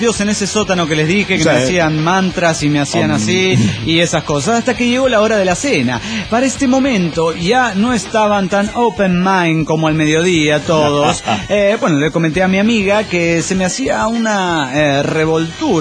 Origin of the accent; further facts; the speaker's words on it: Salamanca, Guanajuato, Mexico; soy el flautista de Salamanca, Guanajuato, México.